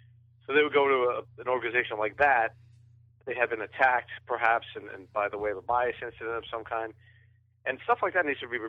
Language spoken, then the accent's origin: English; West Babylon, New York, United States; And then I grew up in Long Island. I grew up in the West Babylon area of Long Island.